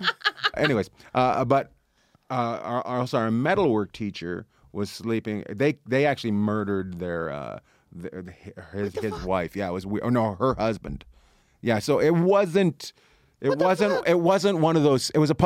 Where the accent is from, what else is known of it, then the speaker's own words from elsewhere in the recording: Terrace, British Columbia, Canada; skipped the 10th grade, and I get to see that every time I leave my hometown.